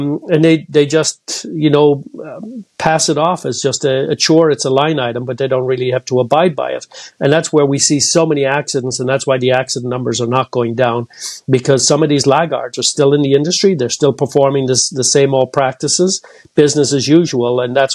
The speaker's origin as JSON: {"language": "English", "town": "Cork", "region": "Munster", "country": "Ireland", "lives_now": "United States", "said": "I'm actually from Cork in Ireland"}